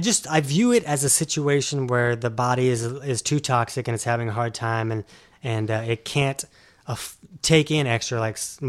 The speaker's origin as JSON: {"language": "English", "region": "Florida", "country": "United States", "said": "I'm from Florida."}